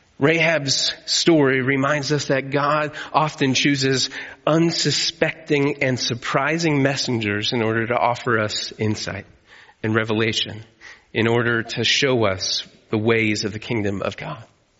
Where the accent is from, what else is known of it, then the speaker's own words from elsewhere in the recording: Ohio, United States; I grew up in Ohio. I should be saying Ohio State, but that's not crimson.